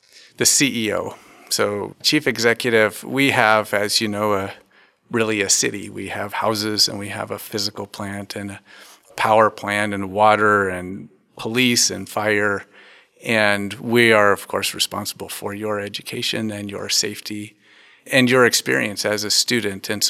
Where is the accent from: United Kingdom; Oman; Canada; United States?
United States; Colorado; also born or lived in Oregon; Well, I was born in Oregon, but I grew up mostly in Colorado. And my dad worked for a mining company in Colorado.